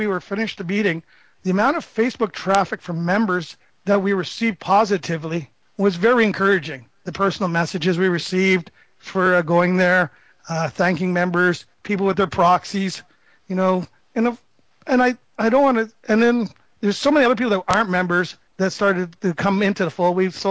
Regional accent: Quebec, Canada; I may be an Anglophone. I grew up in Quebec.

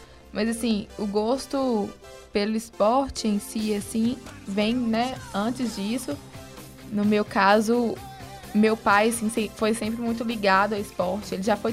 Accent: Sete Lagoas, Minas Gerais, Brazil; E quando eu estava no segundo ano do ensino médio, eu sou de Sete Lagoas

